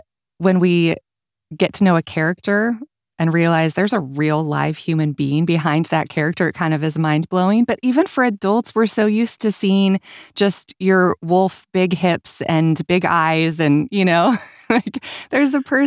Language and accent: English; Kansas City, Missouri, United States; My guest today is no stranger to my hometown of Kansas City.